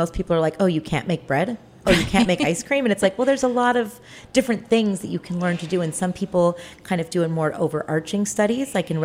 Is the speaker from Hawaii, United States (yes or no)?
yes; Hawaii, United States; I grew up on Maui.